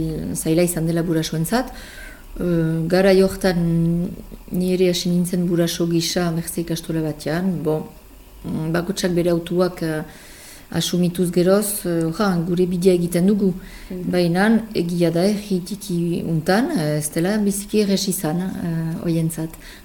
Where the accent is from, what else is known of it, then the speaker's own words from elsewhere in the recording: Ascain, Nouvelle-Aquitaine, France; Azkainen berian, nire kasuan behintzat, nire herrian ari baina izlanean